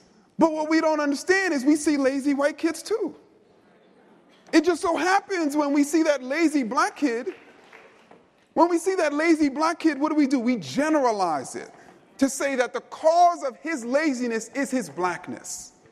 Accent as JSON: {"language": "English", "town": "Queens", "region": "New York", "country": "United States", "tie": "born or raised there", "said": "I grew up born and raised in Jamaica, Queens. Anybody here from Queens? Okay, Queens."}